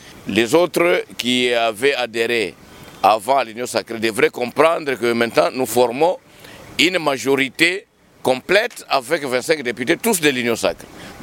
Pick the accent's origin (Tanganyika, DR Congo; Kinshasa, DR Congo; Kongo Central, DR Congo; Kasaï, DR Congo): Tanganyika, DR Congo; C'est-à-dire que chez nous, au Tanganyika, les gens n'arrivent pas à comprendre ce que c'est travailler pour l'intérêt public